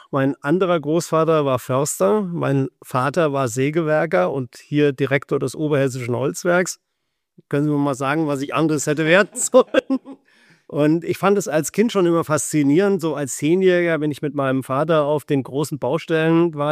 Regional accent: Lauterbach, Hesse, Germany; das hier ist unser Stammhaus in Lauterbach. Und warum ist das ausgerechnet Lauterbach? Das ist ganz einfach, das ist meine Heimatstadt.

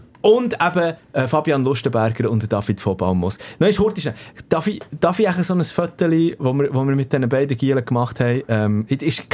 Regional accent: Bern, Switzerland; das Café der Pyrénées, oder wie man als Berner sagt, genau, das Biri.

